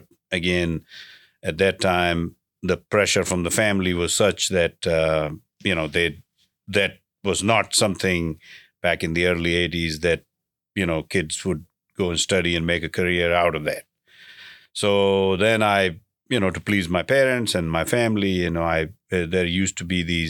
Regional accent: India; So I grew up in a upper middle class family in India. And when I was growing up in India back in the early 80s

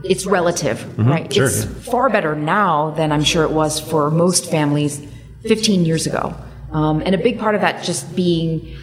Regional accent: Lansing, Michigan, United States; I was born in Michigan.

